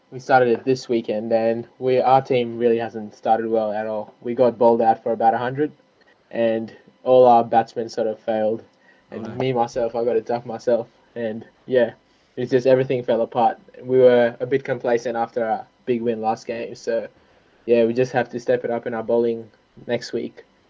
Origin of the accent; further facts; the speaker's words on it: Australia; from Australia.